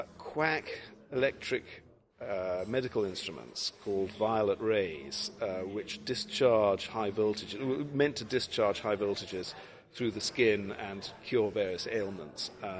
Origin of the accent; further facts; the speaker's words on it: United Kingdom; The thing is that I'm British